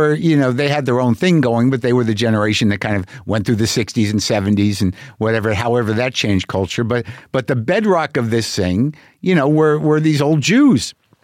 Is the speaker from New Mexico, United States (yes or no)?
yes; New Mexico, United States; When we grew up in New Mexico, we'd meet my grandparents in Vegas.